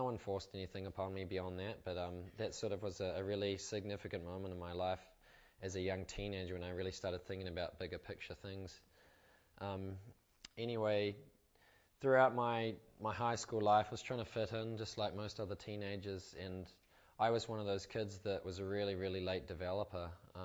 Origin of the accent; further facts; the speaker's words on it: New Zealand; accent: New Zealand; suddenly with my New Zealand accent and whatnot, I abused that situation.